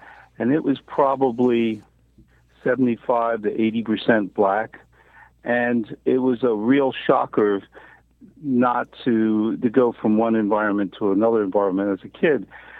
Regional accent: Baltimore, Maryland, United States; but I was born and raised in Baltimore, and it initially is an elementary school.

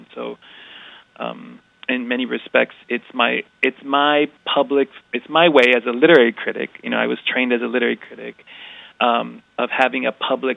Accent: Oakland, California, United States; I grew up in Oakland, California, in a Mexican Puerto Rican family.

